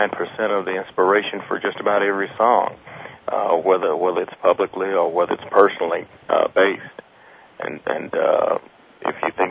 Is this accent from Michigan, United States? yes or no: no; Houston, Texas, United States; they're actually from my hometown, Houston.